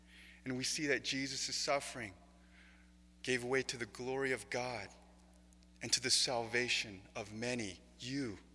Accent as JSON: {"language": "English", "country": "United States", "said": "And like many of you, I'm an American and I love my comfort."}